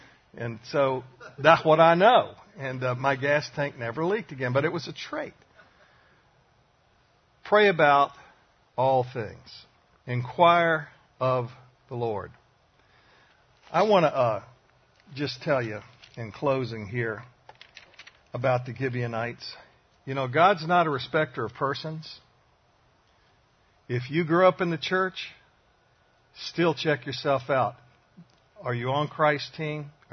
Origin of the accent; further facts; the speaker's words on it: Alabama, United States; We're both from Alabama.